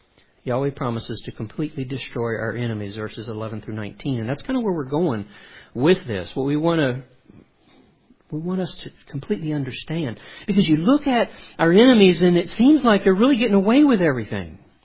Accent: Louisiana, United States; I grew up in South Louisiana. We had a lot of fig trees.

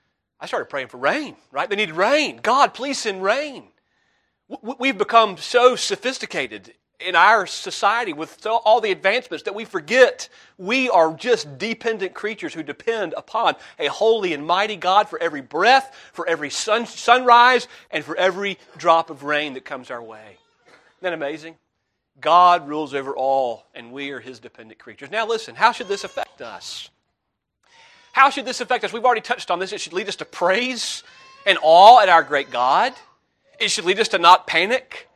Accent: Memphis, Tennessee, United States; born there; Do you know that it was no accident that I was born on June 16th, 1983 in Memphis, Tennessee?

